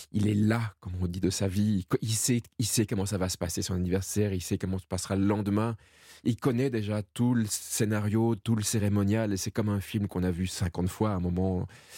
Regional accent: Belgium; Je suis belge.

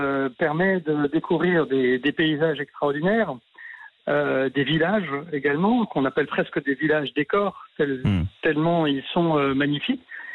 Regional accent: Grand Est, France; Ici, chez nous, en Alsace, on le conjugue.

